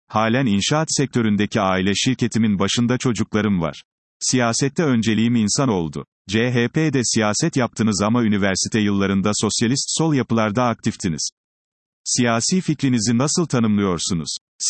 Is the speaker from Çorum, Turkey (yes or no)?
no; Gölköy, Ordu, Turkey; born there; Ben Ordu Gölköy doğumluyum. Bizim yaşadığım bölgede Dev Yol hakimdi.